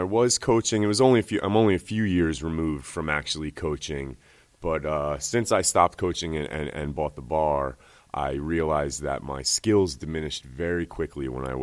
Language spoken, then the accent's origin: English; Catskill, New York, United States; You know, even though I grew up in Catskill, Hunter Mountain was a short drive away.